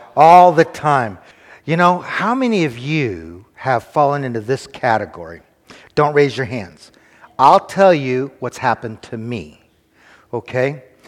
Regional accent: California, United States; All right, I'm from California. We absolutely do not eat frog legs there.

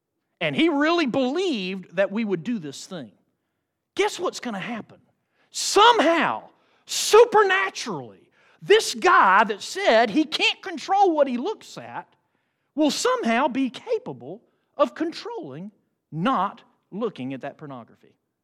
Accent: Athens, Georgia, United States; You know, I was born and raised in Athens, Georgia, where you got the University of Georgia.

